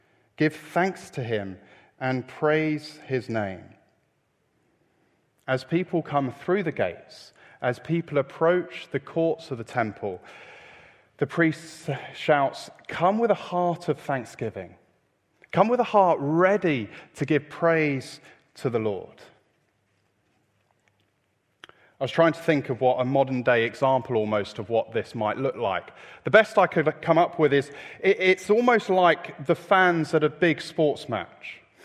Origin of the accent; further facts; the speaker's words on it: London, United Kingdom; I grew up in North London, so I'm allowed to be. I grew up near the stadium